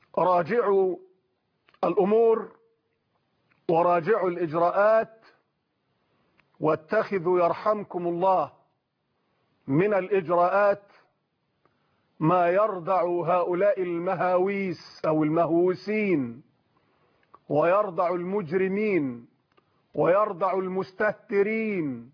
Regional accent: Egypt

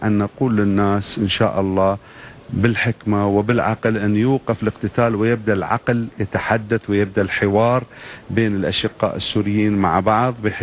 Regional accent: Doha, Qatar; على هامش مؤتمر عندنا في الدوحة

